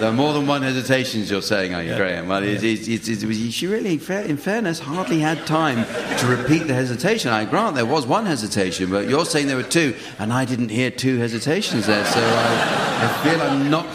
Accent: Glasgow, Scotland, United Kingdom; That's Glasgow, my hometown.

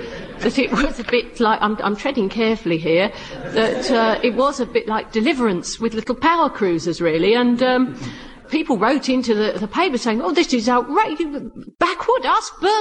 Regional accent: Erith, London, United Kingdom; about my hometown of Erith, implying that it wasn't exactly Manhattan of a Friday night

